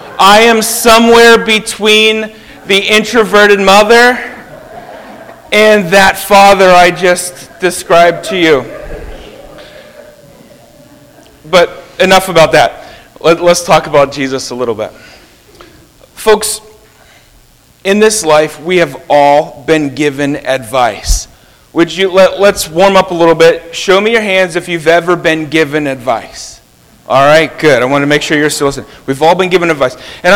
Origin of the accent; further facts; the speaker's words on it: Pittsburgh, Pennsylvania, United States; now in Baltimore, United States; Where we live near Baltimore, they don't love the fact that I'm from Pittsburgh.